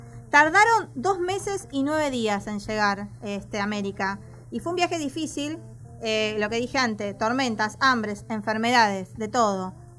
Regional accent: Zárate, Buenos Aires Province, Argentina; De mi ciudad natal.

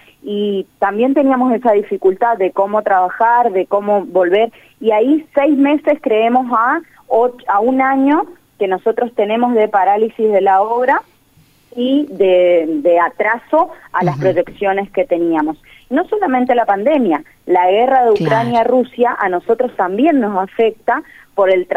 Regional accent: Argentina; nos hace falta a los argentinos

